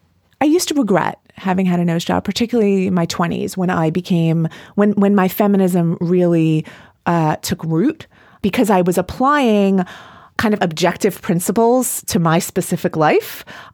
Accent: Lawrence, New York, United States; I grew up in the Five Towns in Lawrence.

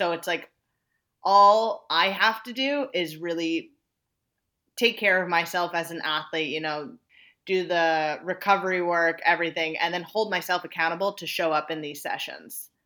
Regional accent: Long Island, New York, United States; he used to live up in New York City and I'm from Long Island, New York.

